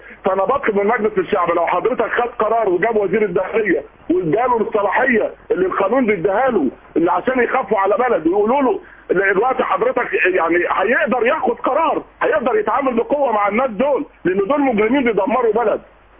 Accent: Alexandria, Alexandria Governorate, Egypt; التجربه اللي حصلت عندنا في اسكندريه

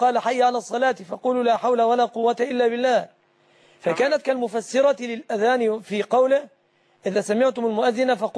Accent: Egypt

